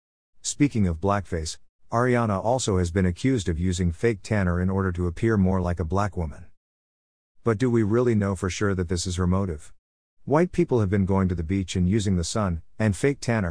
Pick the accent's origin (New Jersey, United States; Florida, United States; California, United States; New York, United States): Florida, United States; Kissimmee; When I was growing up in Kissimmee, Florida, during the 70s and 80s